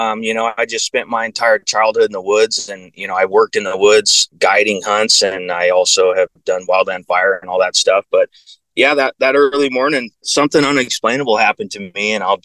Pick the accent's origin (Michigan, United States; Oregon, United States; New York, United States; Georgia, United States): Oregon, United States; So yeah, so I grew up in Southern Oregon, you know, Southern Oregon and Northern California.